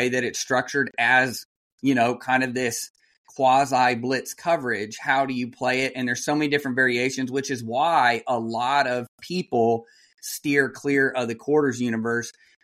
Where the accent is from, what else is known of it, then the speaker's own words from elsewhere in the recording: Kansas City, United States; Like growing up in the 90s, like I grew up in Kansas City.